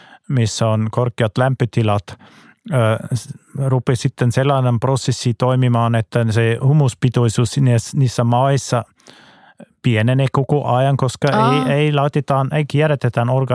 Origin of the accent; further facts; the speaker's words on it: Germany; siellä minun kotimaassa Saksassa oli ihan kielletty sunnuntaina ajaa autolla